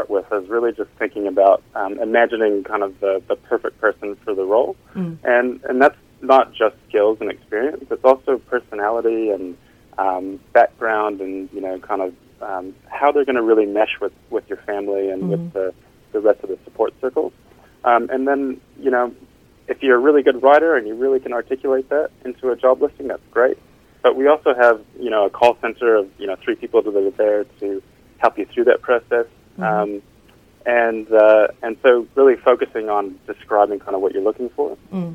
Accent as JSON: {"language": "English", "country": "United States", "tie": "born or raised there", "moved": "yes", "said": "My personal journey coming to I grew up in the States. Now I live kind of 15,000 kilometers from my family."}